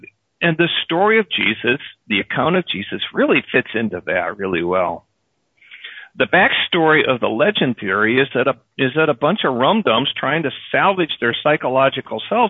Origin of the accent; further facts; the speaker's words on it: Michigan, United States; I grew up in Michigan, where we really enjoyed the story of Paul Bunyan.